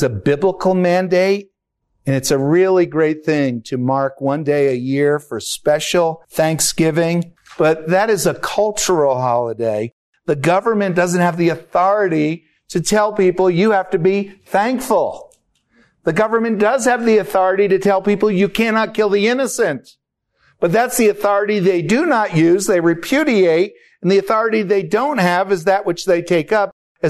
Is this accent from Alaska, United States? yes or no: no; Prospect Park, New Jersey, United States; I grew up in Prospect Park, New Jersey. They had their blue laws, and businesses had to be closed on Sunday.